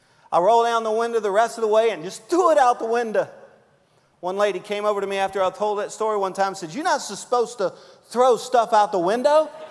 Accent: Louisiana, United States; I'm a Cajun.

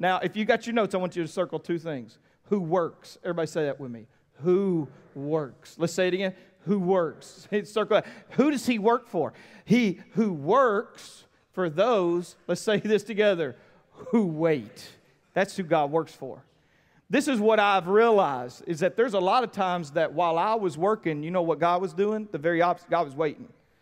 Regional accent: United States; Because I'm American, I define it.

